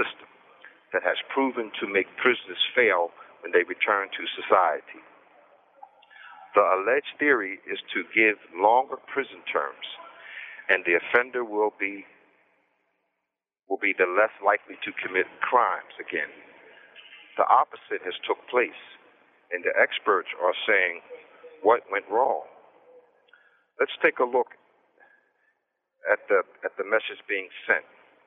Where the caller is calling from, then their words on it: Graterford, Pennsylvania, United States; I'm calling from Pennsylvania, Granite Ford